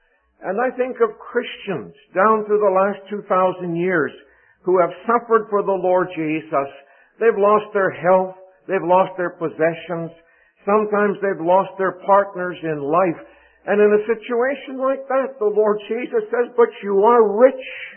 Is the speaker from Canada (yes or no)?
yes; Vancouver, British Columbia, Canada; the church in which I grew up in Vancouver